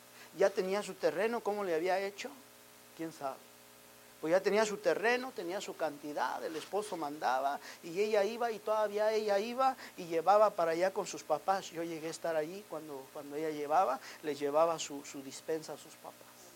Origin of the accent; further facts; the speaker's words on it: Mexico; Pero nosotros, como venimos de Oaxaca, como venimos de Michoacán, ¿sí me entiende?